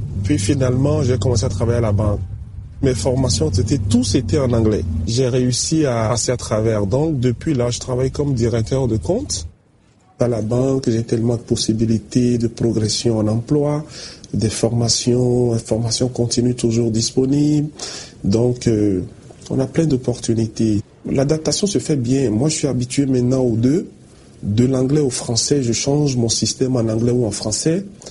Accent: Benin; now in Edmonton, Canada; je suis originaire du Bénin en Afrique de l'Ouest.

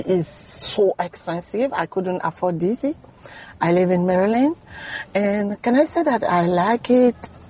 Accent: Benin; now in United States; C'est un palace chez moi au Bénin.

